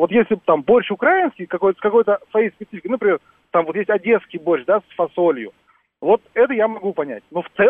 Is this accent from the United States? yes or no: no; Siberia, Russia; на моей малой родине делают в Сибири, делают пельмени из оленины